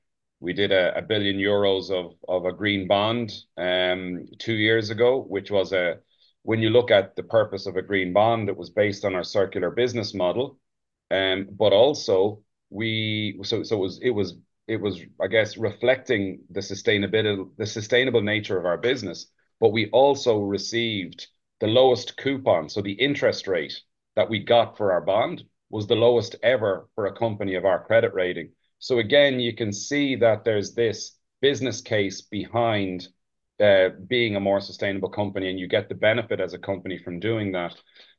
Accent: Ireland; growing up in Ireland

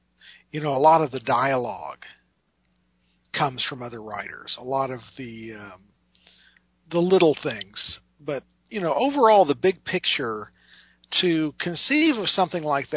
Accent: United States; because I am an American who grew up in the 80s.

